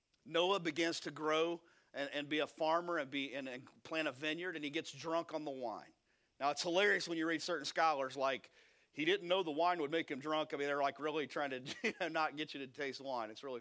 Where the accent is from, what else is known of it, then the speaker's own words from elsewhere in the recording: Kentucky, United States; Man, we are from Eastern Kentucky, so give me some break, man.